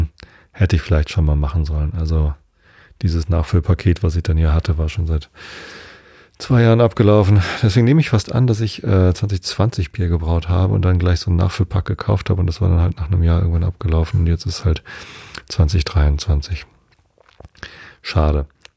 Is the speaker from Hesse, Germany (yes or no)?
no; Hamburg, Germany; Und wir kommen ja quasi aus Wilhelmsburg.